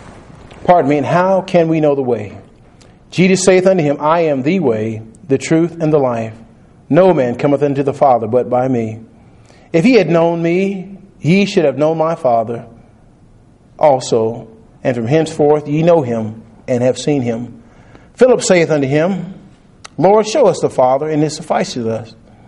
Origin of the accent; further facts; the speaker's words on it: Texas, United States; when I grew up in Texas, you know, suburbs, kind of in the country a little bit. We had 3/4 acre of land.